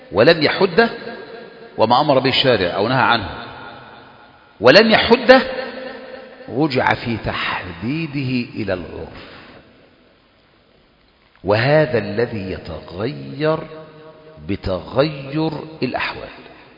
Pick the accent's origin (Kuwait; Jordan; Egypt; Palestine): Egypt; عندنا في مصر